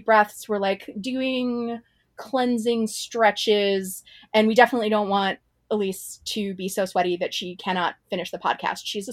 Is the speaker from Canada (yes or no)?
no; United States; So I am not a Jewish person, but I am an American person, which means Israel being the largest recipient of U.S. foreign aid means that Israeli state violence is also done in my name.